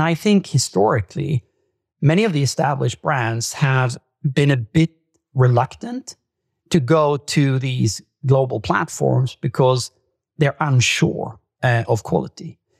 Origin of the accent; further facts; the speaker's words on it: Sweden; now in Norway; I'm originally from Sweden, although I live in Norway now.